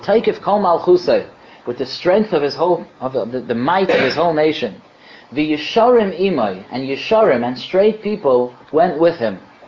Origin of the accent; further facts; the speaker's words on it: United States; born there; I'm an American Jew, perhaps, because I'm a Jew that was born in America, but I'm not a Jewish American.